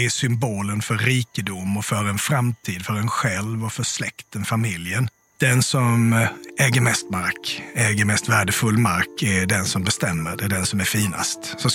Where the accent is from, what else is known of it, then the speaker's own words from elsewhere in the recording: Småland, Sweden; Jag är själv smålänning så att jag har rätt att säga det där.